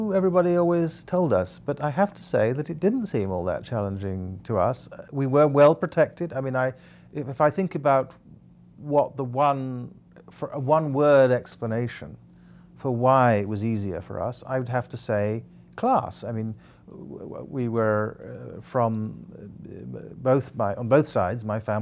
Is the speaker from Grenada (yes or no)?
no; Ghana; also born or lived in England; now in United States; I was born in England. I was born a British citizen. I actually was a British citizen while I was growing up in Ghana. And I'm now an American citizen.